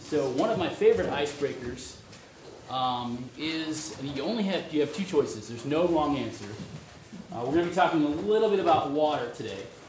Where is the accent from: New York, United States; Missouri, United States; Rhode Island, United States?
Missouri, United States; St. Louis; I come from the banks of the Mississippi. I'm from St. Louis originally.